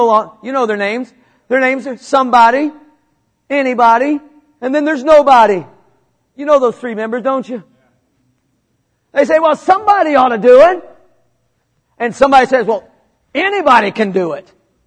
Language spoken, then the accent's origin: English; Missouri, United States; I'm from Missouri. I love it when you say amen.